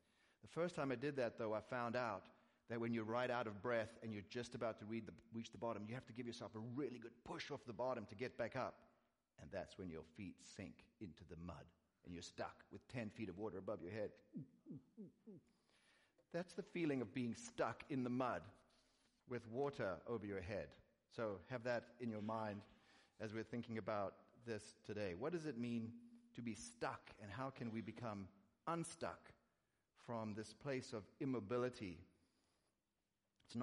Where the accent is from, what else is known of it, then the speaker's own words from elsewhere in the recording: South Africa; Growing up in South Africa, I have no experience of frozen metal posts as a child